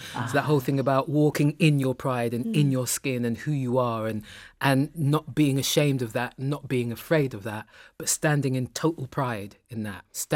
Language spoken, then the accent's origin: English; Tottenham, London, United Kingdom; I'm a girl from Tottenham. I don't come from money.